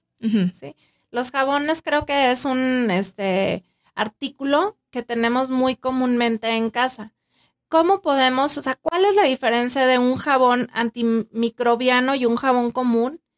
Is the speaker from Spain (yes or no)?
no; Mexico; No están acostumbrados como el mexicano, estamos acostumbrados a comer en la calle o a los bichitos, ¿no?